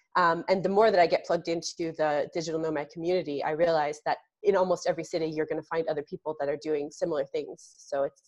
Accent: Canada; Now, I'm a Canadian, but I don't specialize in Canadian tax.

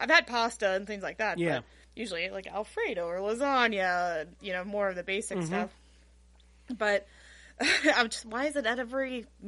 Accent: Kentucky, United States; moved away; Yeah, so I'm originally from Kentucky. I'm a transplant to Jersey. Right now, about 6 years or so.

